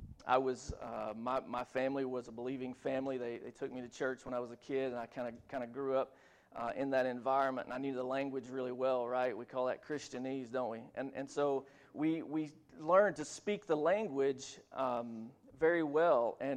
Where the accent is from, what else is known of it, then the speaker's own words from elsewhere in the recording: Tennessee, United States; moved away as an adult; I grew up in Middle Tennessee. I left when I was 19, and now I'm back in Tennessee.